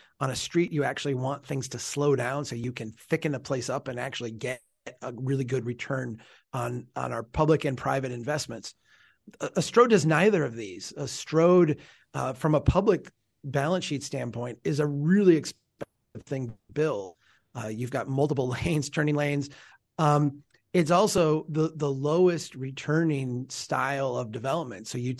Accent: Brainerd, Minnesota, United States

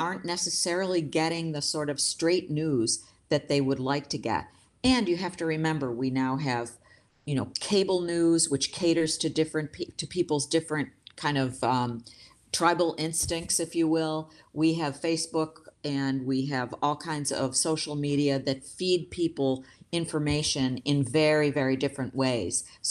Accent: Buffalo, New York, United States; Well, I was very excited to be in my hometown daily paper. At that time, there were two dailies in Buffalo, the Courier Express, and it was then called the Buffalo Evening News.

